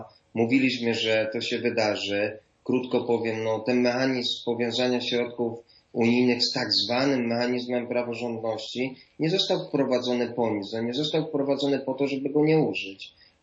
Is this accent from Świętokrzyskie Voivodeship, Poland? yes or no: yes; Świętokrzyskie Voivodeship, Poland; Ja jestem ze Świętokrzyskiego.